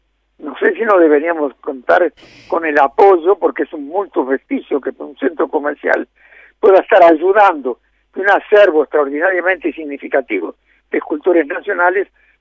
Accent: Uruguay; le digo la verdad como uruguayo

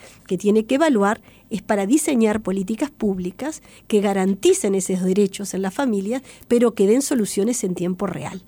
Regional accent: Uruguay

